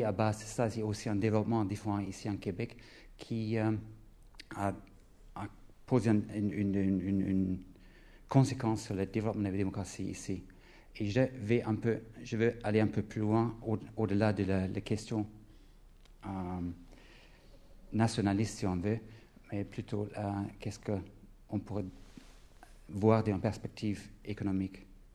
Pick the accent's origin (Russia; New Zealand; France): New Zealand; French is a second language; qui est même chez nous en Nouvelle-Zélande bien connue comme référence sur le thème de la démocratie